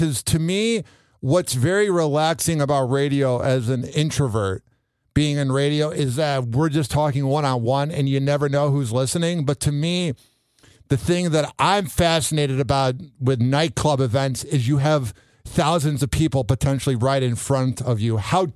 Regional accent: Illinois, United States; I'm from Illinois, and about 15 to 18 years ago … you could not turn on the radio in Illinois without hearing

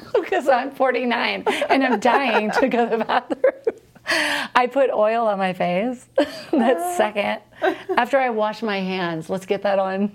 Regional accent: Texas, United States; Like, I'm from Texas, you know? I'm a Californian, but you know what I mean.

